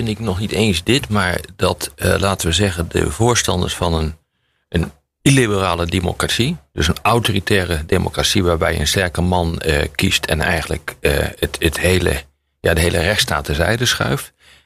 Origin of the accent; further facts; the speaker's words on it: Netherlands; ik ben geen Amerikaan, ik ben een Nederlander en het maakt me niet uit.